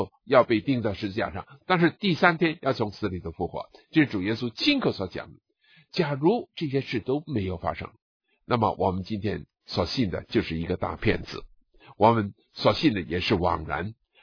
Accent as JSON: {"language": "Chinese", "country": "China", "said": "第一个例子就是日本人在60年之前，他侵略我们中国，把我们中国人杀了最少3000万，有人说是5000万。"}